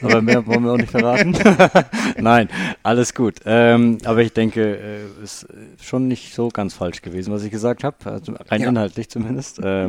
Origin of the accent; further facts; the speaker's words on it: Bolto, Mecklenburg-Vorpommern, Germany; also born or lived in Marburg; Ich bin gebürtiger Rostocker und in der Nähe von Rostock in Bolto, das ist bei Tessin, aufgewachsen jahrelang und habe dann irgendwann Mecklenburg-Vorpommern verlassen müssen